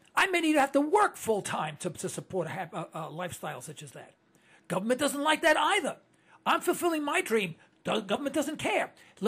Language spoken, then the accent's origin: English; New York City, New York, United States; born there; I was born in Harlem, you know, Harlem.